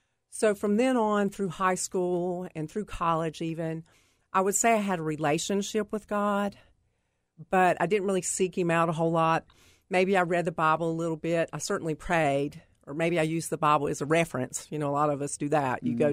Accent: Pilot Mountain, North Carolina, United States; I grew up in North Carolina. I'm from a small town there called Pilot Mountain.

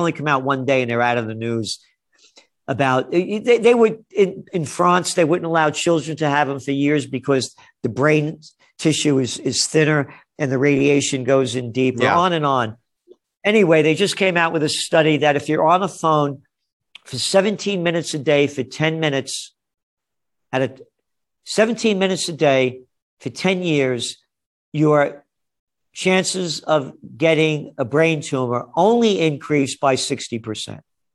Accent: Bronx, New York, United States; You know, I grew up in the Bronx, a little kid.

